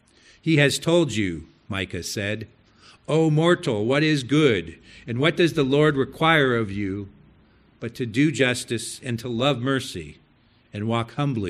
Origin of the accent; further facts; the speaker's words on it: California, United States; I'm a Californian who's been living in the South for 15 years, and it's nice to be back home.